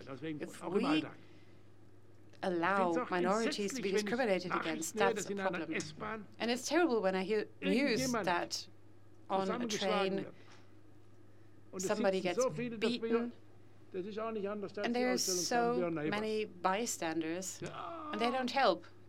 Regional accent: Baden-Württemberg, Germany; I grew up in the Black Forest.

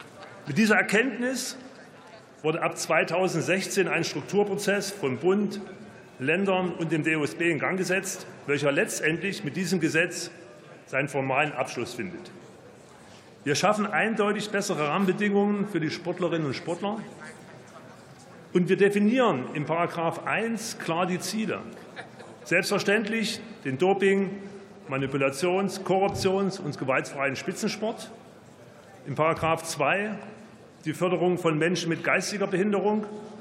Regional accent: Leipzig, Saxony, Germany; als stolzer Leipziger

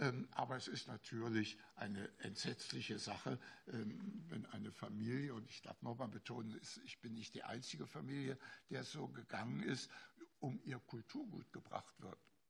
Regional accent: Leipzig, Saxony, Germany; Wenn ich komme übrigens aus Leipzig, Lütschena ist ein Ort 20 Kilometer entfernt.

